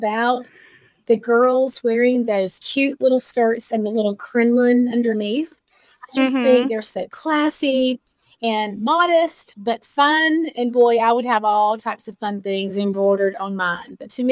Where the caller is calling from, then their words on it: High Point, North Carolina, United States; I am in High Point, North Carolina.